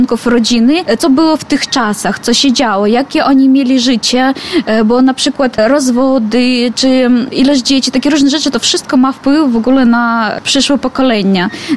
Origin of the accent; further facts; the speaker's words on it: Belarus; now in Poland; bo tu w Białej jestem. Wyjechałam z Białorusi dzień przed kwarantanną